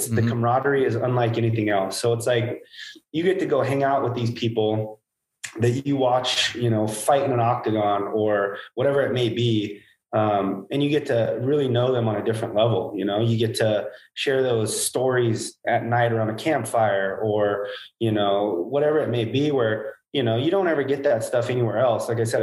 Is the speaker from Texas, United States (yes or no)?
no; Hamper, California, United States; You know, I'm from Hamper, California, basically the armpit of California.